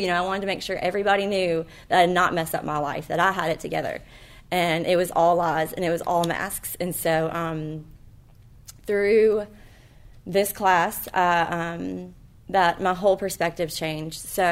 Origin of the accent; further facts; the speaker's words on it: Hattiesburg, Mississippi, United States; So I grew up in Hattiesburg. My parents raised me in the church, Sundays, Wednesdays, and all that.